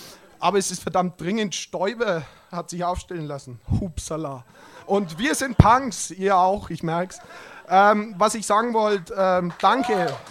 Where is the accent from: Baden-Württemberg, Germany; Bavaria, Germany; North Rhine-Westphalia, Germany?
Bavaria, Germany; Lauf an der Pegnitz; ich komme aus Lauf und durch Lauf fließt die Pegnitz